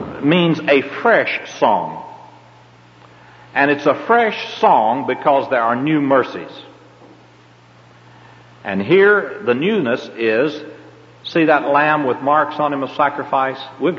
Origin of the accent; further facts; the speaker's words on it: the South, United States; accent: southern; E-Y-E-S, my southern accent, I say eyes, you know what I'm talking about.